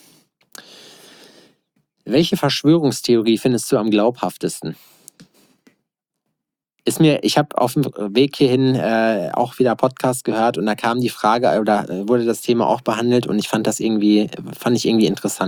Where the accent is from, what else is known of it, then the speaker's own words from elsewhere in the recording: Berlin, Germany; Aber das ist wie als Berliner so, da hast du auch alles gesehen